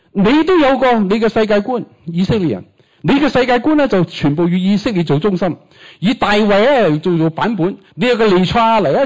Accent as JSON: {"language": "Chinese", "country": "China", "said": "我们中国人呢讲天地不喜欢讲天，喜欢讲地"}